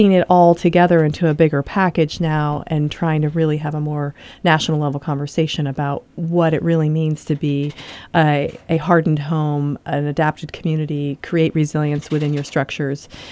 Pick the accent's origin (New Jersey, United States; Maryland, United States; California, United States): California, United States; I grew up in California.